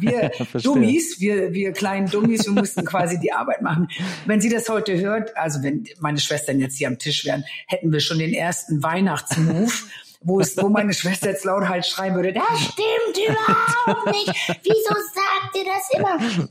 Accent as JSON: {"language": "German", "region": "Northern Germany", "country": "Germany", "tie": "born or raised there", "said": "Und das Land, wo ich nun geboren bin, das muss man einfach wissen, ist halt die Marsch."}